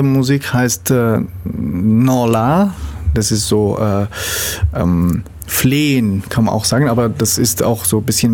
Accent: Samarkand, Samarqand Region, Uzbekistan; German is a second language; now in Germany; ich komme zwar aus der Stadt Samarkand, aber ich wohne am Rande der Stadt und das ist etwas dörfliche Gegend.

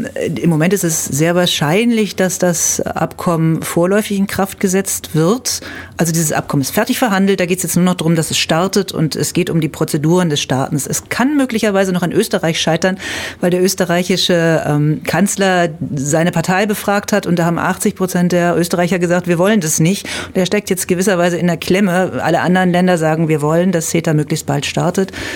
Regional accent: Berlin, Germany; ich komme aus Berlin

